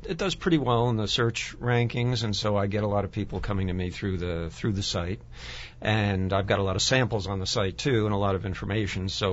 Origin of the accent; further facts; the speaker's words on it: Rahway, New Jersey, United States; also born or lived in Hillside / Clifton; I grew up in Union County. I was always in the New York metro area, so a town called Rahway.